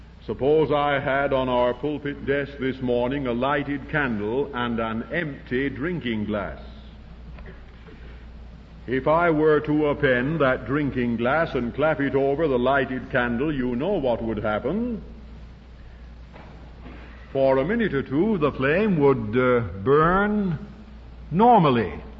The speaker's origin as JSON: {"language": "English", "country": "United Kingdom", "said": "Being British, I would have to say it like this."}